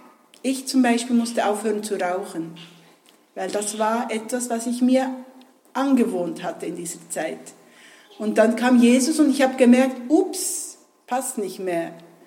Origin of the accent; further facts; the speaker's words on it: Bern, Switzerland; wenn man bei uns im Berner Oberland gesagt hat, in den Ausgang gegangen